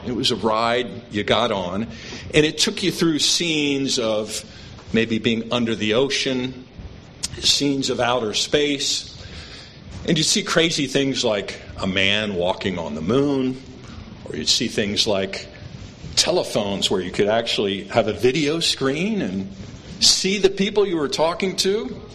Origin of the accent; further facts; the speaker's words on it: Philadelphia, Pennsylvania, United States; I was just a young lad growing up in Philadelphia, out in the suburbs there